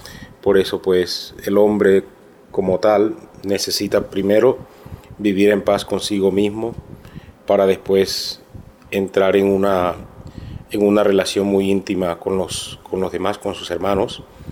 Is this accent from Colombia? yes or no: yes; Caribbean Region, Colombia; somos costeños y pensamos que todo es un relajo, todo es una fiesta